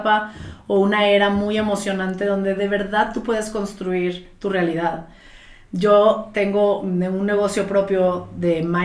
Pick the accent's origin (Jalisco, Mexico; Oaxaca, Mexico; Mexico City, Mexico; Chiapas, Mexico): Jalisco, Mexico; Guadalajara; also born or lived in New York; Digo, yo estudié la carrera en Nueva York. El simple hecho de irte a un mundo donde yo vengo de Guadalajara, imagínate.